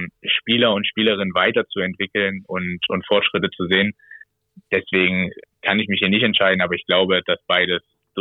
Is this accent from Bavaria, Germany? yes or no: no; Leipzig, Saxony, Germany; born there; Also ich bin gebürtiger Leipziger.